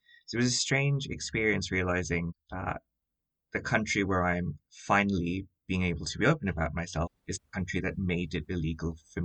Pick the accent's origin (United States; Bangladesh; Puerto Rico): Bangladesh; I'm from Bangladesh, and growing up, it was and remains illegal to be in a same-gender relationship in Bangladesh.